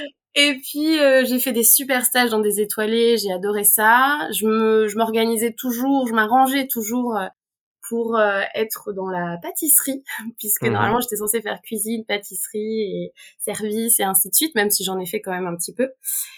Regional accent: Auvergne-Rhône-Alpes, France; born there; comme tu l'as dit. Je suis née en Auvergne.

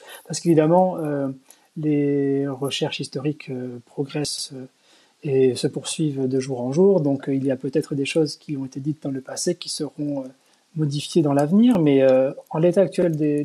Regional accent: Blaye, Nouvelle-Aquitaine, France; Moi, j'ai grandi à Blaye.

